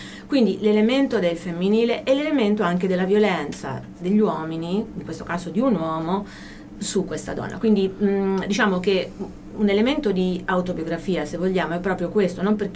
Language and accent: Italian; Perugia, Umbria, Italy; In quanto perugina, il lago è stato il mio mare, no? Da ragazzina